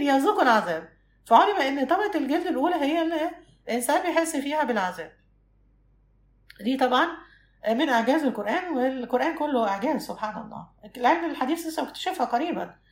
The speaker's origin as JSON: {"language": "Arabic", "country": "Egypt", "said": "شوف عندنا في مصر في الصيف لما يجي الصيف والناس تروح الساحل الشمالي"}